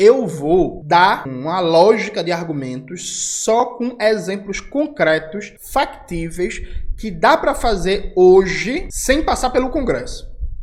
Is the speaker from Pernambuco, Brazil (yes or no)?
yes; Pernambuco, Brazil; O governo Raquel Lira, aqui de Pernambuco, minha terra, pagou 16 milhões ao BNDES